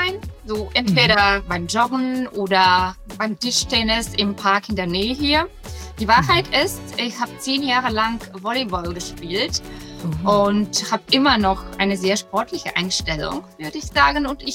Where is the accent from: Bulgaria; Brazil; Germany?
Bulgaria; Das wäre Bulgarien, mein Heimatland.